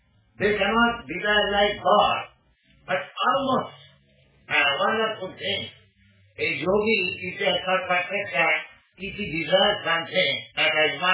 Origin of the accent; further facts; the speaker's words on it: India; English is a second language; I'm an Indian. I am a foreigner.